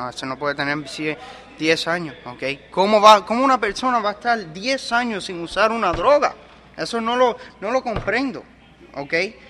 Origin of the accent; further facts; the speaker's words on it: Miami, Florida, United States; Soy de Miami, soy cubano.